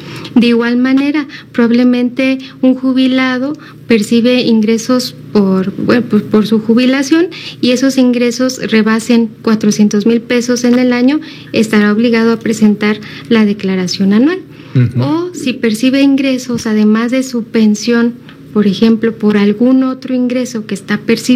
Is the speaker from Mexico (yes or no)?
yes; Mexico; es una obligación que tenemos como ciudadanos mexicanos